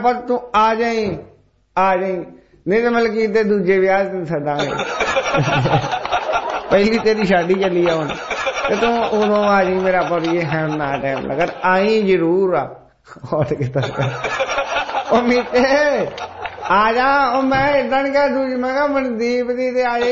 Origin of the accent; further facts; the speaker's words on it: Tashpur, Punjab, India; ਤਾਸ਼ਪੁਰ ਸਾਡਾ ਪਿੰਡ ਆ, ਤਾਸ਼ਪੁਰ ਪਿੰਡ ਤਹਿਸੀਲ ਸਾਡੀ ਸੁਲਤਾਨਪੁਰ ਲੋਧੀ ਜ਼ਿਲ੍ਹਾ ਕਪੂਰਥਲਾ ਦੇ ਡਾਕਖਾਨਾ ਰਾਮਪੁਰ ਜੀ ਨੇ